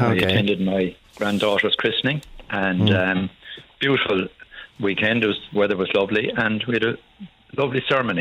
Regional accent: Connacht, Ireland; I'm from Mayo. My wife's from Galway, so we know the place well.

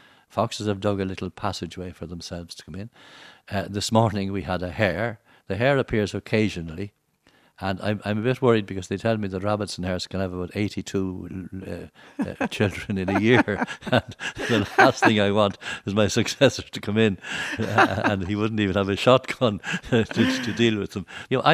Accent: Dublin, Leinster, Ireland; born there; I was born in Dublin. I was probably conceived in Derry, because I have a Northern Ireland wartime identity card issued a week after I was born, with a residence in Northern Ireland.

